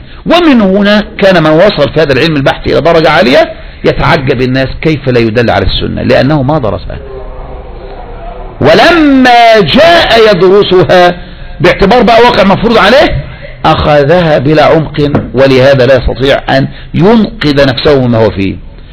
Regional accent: Tunisia; ده احنا عندنا في تونس ولا بلد عربي

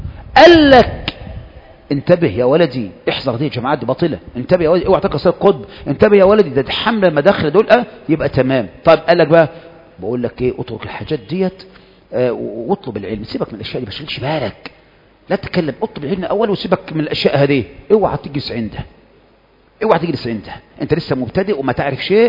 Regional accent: Egypt

